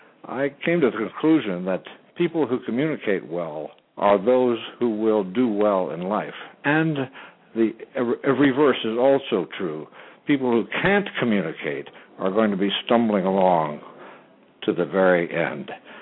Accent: Indiana, United States; accent: Hoosier; I speak Hoosier also, because I actually was born and raised in Indiana. That's sort of a separate language. Yes, I studied Russian in college and French in college, and I still use them both all the time.

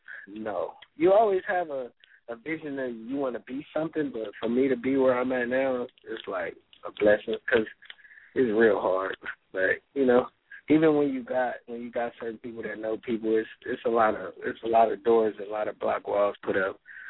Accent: Compton, California, United States; Growing up in Compton, it's hard to grow old, you know.

